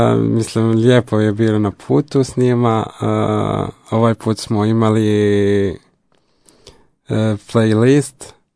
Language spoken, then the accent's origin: Croatian; Idlib, Idlib Governorate, Syria; Croatian is a second language; moved away as an adult; now in Croatia; Iz Idliba sam bio sam tamo u Siriji student zadnji semester arheologiju.